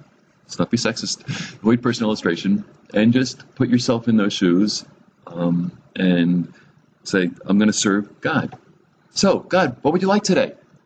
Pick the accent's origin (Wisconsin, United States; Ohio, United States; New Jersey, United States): New Jersey, United States; Water, I'm from New Jersey.